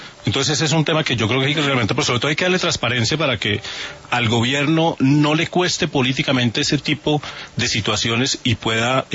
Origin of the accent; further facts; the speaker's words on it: Colombia; uno como colombiano